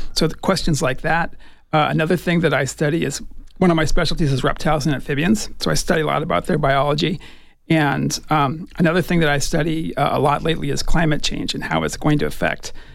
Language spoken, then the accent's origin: English; Colorado, United States; Okay, so I grew up in Colorado, and I got my undergraduate degree at the University of Kansas